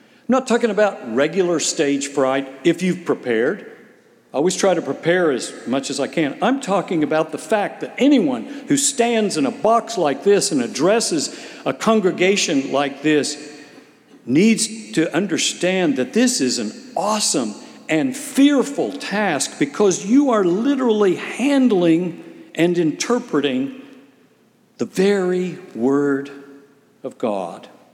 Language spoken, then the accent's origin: English; Bartlesville, Oklahoma, United States; I grew up in Bartlesville, Oklahoma, the headquarters of Phillips Petroleum Company, just north of Tulsa.